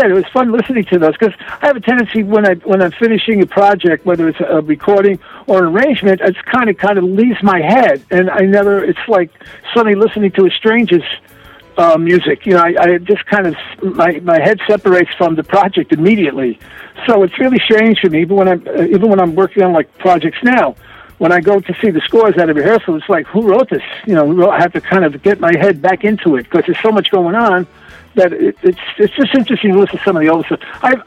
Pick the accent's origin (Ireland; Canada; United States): United States; Farmingdale, New York; also born or lived in Brooklyn; I was born in Brooklyn originally, and then I moved out to Farmingdale, Long Island, where I became fascinated by my high school band